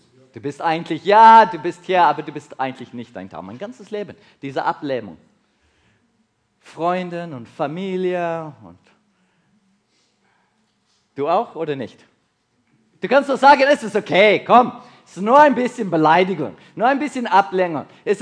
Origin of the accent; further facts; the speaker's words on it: South Africa; also born or lived in England; Ja, ich bin südafrikanisch, ich bin geboren in Südafrika, so eine deutsche Mutter.